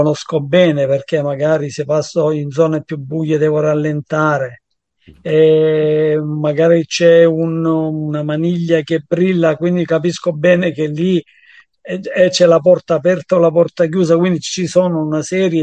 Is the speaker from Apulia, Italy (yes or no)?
yes; Nardò, Apulia, Italy; Sì, Nardò, provincia di Lecce.